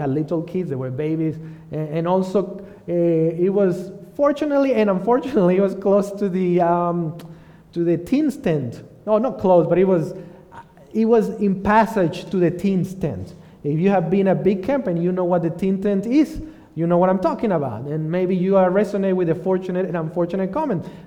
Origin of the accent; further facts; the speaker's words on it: Mexico; I would go to the shopping centers where I grew up in Mexico, big shopping centers